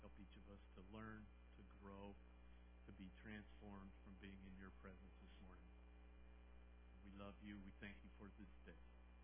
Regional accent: Fairbanks, Alaska, United States; Of course, I grew up in Fairbanks, so I have that.

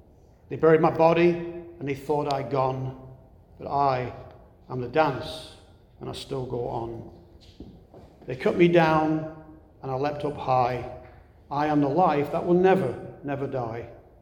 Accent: Bury, North West England, United Kingdom; And then while Bury Football Club, my hometown club, peaked well over a century ago

